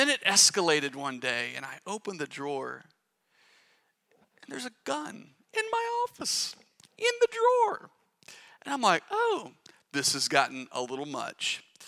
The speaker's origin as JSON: {"language": "English", "region": "Arkansas", "country": "United States", "said": "I'm from Arkansas in the United States, and I have a kindred spirit for other Arkansans, you know."}